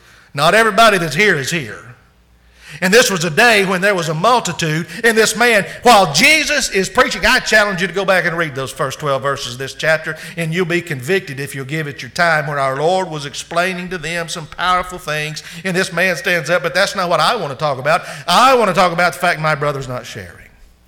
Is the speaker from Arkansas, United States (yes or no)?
yes; Arkansas, United States; I remember this very well because I'm from the Holy Land. Okay? Arkansas Razorbacks.